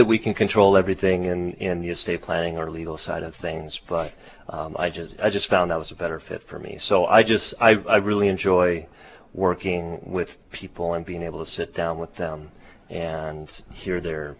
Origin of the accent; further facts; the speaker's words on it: Hawaii, United States; also born or lived in Montana; Yeah, so I'm actually originally from Hawaii.